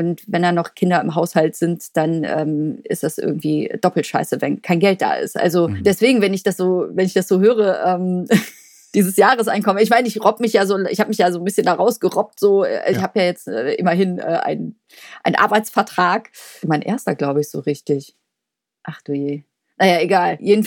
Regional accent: Cologne, North Rhine-Westphalia, Germany; Also für mich als Kölner, ich habe da gewisse Sympathien, wenn sich jemand verkleiden möchte.

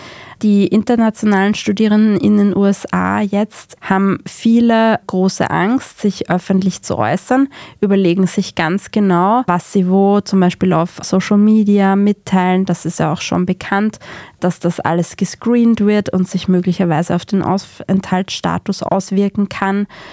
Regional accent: Austria; Solche Universitäten gibt es bei uns in Österreich auch, aber sie spielen vergleichsweise nicht so eine große Rolle generell im tertiären Hochschulsektor.

